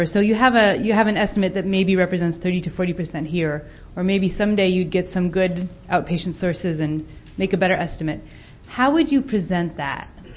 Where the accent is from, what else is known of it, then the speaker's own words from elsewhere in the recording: North Carolina, United States; also born or lived in California; from North Carolina, but formerly of California.